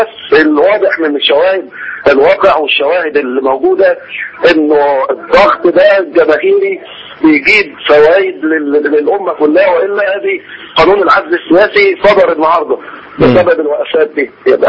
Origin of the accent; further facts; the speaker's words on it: Egypt; ان احنا مصريين